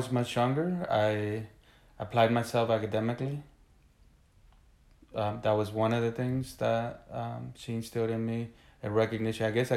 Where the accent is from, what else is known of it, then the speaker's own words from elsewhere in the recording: Honduras; English is a second language; now in United States; So we were living in Honduras at the time.